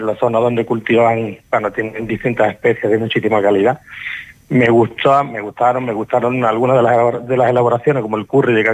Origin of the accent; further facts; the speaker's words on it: Cádiz, Andalusia, Spain; now in Morro Jable, Spain; Yo soy de Cádiz, así que tenemos una mezcla de culturas ahí.